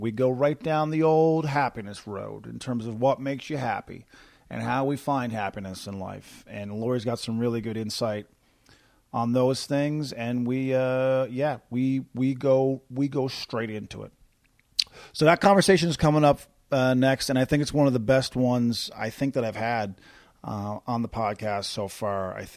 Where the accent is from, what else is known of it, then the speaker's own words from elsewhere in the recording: Corner Brook, Newfoundland and Labrador, Canada; also from my hometown of Corner Brook, Newfoundland